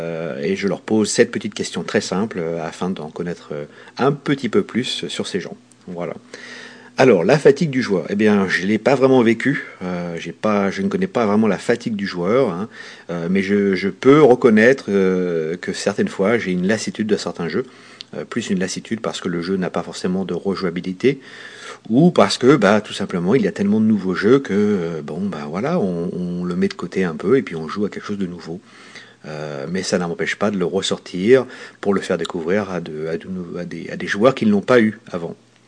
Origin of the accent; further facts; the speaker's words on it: Normandy, France; moved away as an adult; now in United States; je suis normand d'origine et je vis au Texas depuis 1997.